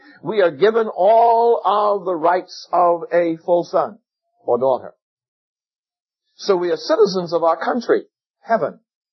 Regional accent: Bahamas; I could be an ambassador for the Bahamas, but not for America or Great Britain or any other country.

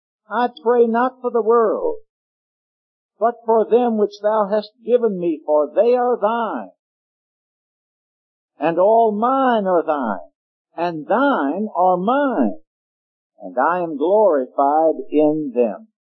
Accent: Richmond, Virginia, United States; Saturday night, I'll drive 3.5 hours to Richmond, my hometown, and minister there on the Lord's Day

